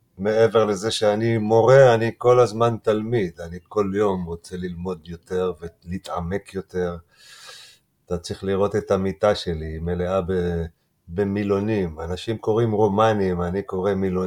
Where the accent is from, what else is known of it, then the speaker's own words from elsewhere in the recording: Haifa, Haifa District, Israel; גדלתי בחיפה, והרבה הסתובבתי בשכונה הערבית של חיפה, בוואד אל-נסנאס